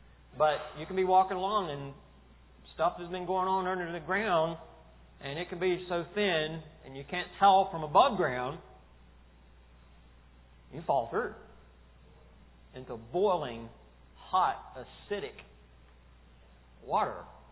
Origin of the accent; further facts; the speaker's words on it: North Carolina, United States; And I'm from North Carolina, and that was a North Carolina preacher.